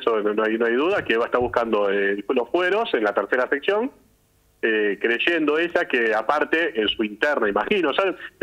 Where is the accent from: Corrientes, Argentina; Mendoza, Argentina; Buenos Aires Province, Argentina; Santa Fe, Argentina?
Buenos Aires Province, Argentina; Lanús; en la sección donde yo, digamos, vivo, que soy de Lanús